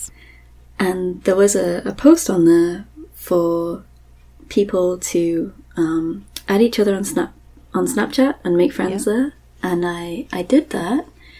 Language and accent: English; United Kingdom; I'm British, and they loved my accent